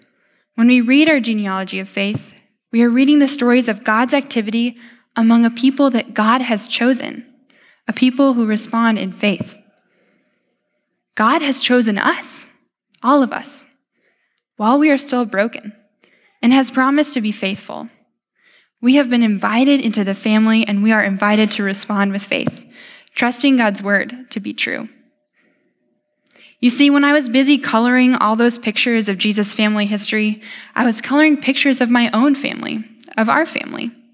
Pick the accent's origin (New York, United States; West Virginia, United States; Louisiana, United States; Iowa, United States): Iowa, United States; I'm from Iowa, after all.